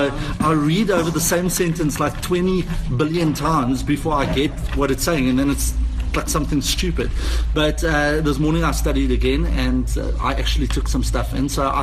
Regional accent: South Africa; Unfortunately, you know, we can't see the interview because we in South Africa.

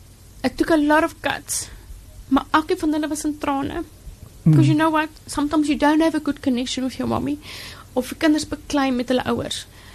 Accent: Gauteng, South Africa; now in Cape Town, South Africa; ek bly nou amper so 5 jaar in die Kaap, ek kom van Gauteng af, ek love die Kaap

